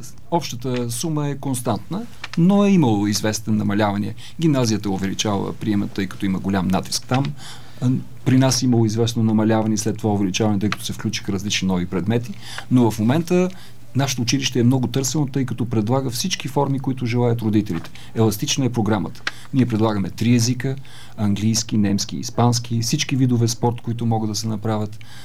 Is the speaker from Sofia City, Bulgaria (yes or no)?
yes; Sofia, Sofia City, Bulgaria; Не, аз съм от Красно село, не съм от Драгалевци.